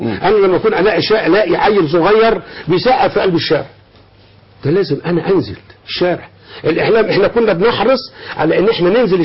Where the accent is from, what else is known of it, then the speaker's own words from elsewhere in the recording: Sharqia Governorate, Egypt; جاء ترشح من عندنا ولد من جنب بلدنا، انا راجل شرقاوي